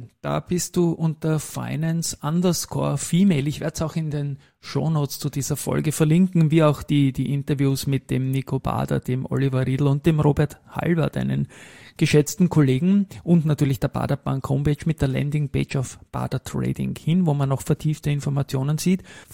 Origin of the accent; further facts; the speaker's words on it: Austria; weil ich denke, bei uns in Österreich, und da komme ich halt her, sind weder Männer noch Frauen an der Börse aktiv